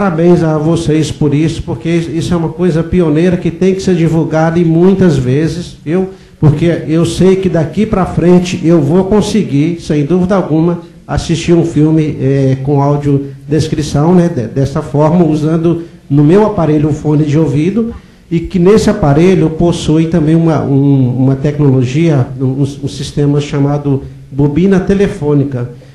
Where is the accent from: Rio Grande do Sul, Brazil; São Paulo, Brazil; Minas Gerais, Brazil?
Minas Gerais, Brazil; Belo Horizonte; eu sou de Belo Horizonte, Minas Gerais